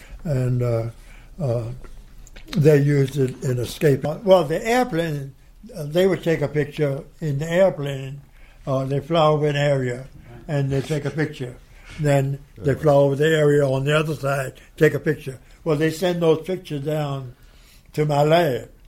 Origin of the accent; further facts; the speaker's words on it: Gendron, Virginia, United States; born there; Well, I was born in Gendron, Virginia, but I lived there less than a year